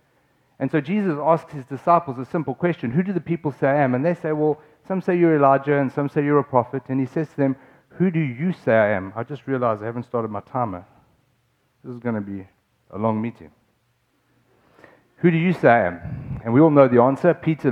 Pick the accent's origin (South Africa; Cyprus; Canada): South Africa; now in Austin, United States; We're a family from South Africa, and we've recently come to the city of Austin.